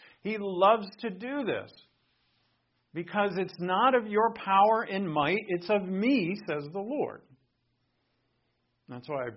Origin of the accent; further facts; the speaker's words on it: Rhode Island, United States; So this is my home state, Rhode Island.